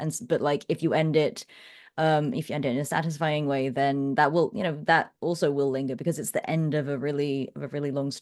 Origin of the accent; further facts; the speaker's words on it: Canada; I'm Canadian and I have a Canadian domain.